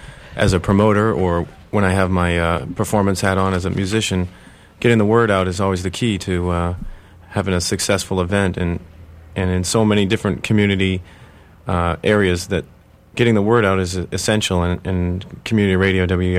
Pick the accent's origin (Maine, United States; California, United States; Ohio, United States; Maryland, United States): Maine, United States; Bucksport; And Bucksport's my hometown, so I'm trying to do something good for folks there.